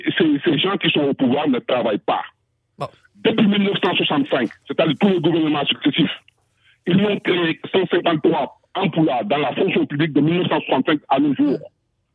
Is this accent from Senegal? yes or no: yes; Senegal; moi je suis un Sénégalais et digne d'être Sénégalais.